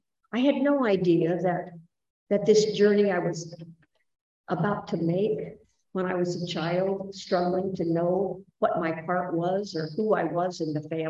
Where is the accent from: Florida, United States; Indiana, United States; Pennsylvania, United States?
Indiana, United States; I grew up in Indiana. There were four kids in the family. I was number three.